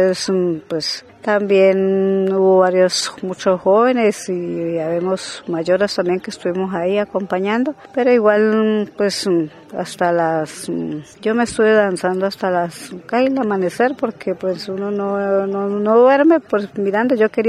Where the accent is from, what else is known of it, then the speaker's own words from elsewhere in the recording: Corinto, Cauca, Colombia; Vengo de Corinto y vengo trabajando como guardia